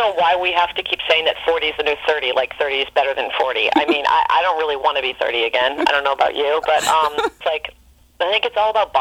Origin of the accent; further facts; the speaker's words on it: Ipswich, Massachusetts, United States; And so I got accepted and I went, and I commuted because I grew up in Ipswich.